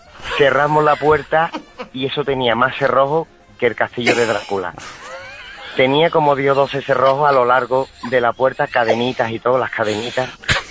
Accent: Seville, Andalusia, Spain; No, yo soy de Sevilla, pero...

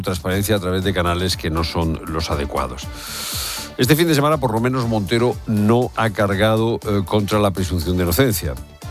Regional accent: Andalusia, Spain; Un día para que los andaluces nos sintamos ofendidos porque nos maltratan por nuestro acento. Eso en otra comunidad autónoma quizás cuela, en Andalucía difícilmente.

